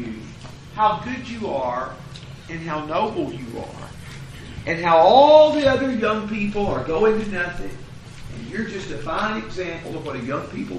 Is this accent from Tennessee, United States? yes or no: yes; Tennessee, United States; I was raised in Middle Tennessee. Was blessed with parents who are Christians who always took me to service.